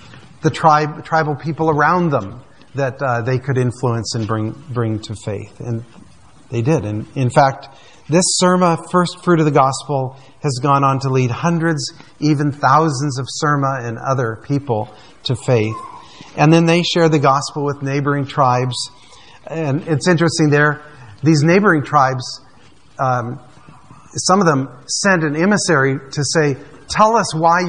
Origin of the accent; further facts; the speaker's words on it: Saudi Arabia; I grew up in Saudi Arabia. So I have a very deep personal kind of alignment with Saudi Arabia.